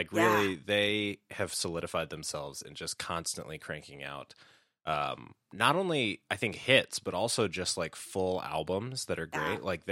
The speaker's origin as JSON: {"language": "English", "town": "Chicago", "region": "Illinois", "country": "United States", "said": "from Chicago"}